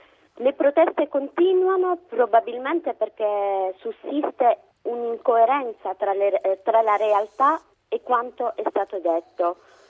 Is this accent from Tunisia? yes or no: yes; Tunisia; now in Italy; tornare in Tunisia per condividere questo momento storico. Per me, io avrei anche voglia di essere lì nel mio paese.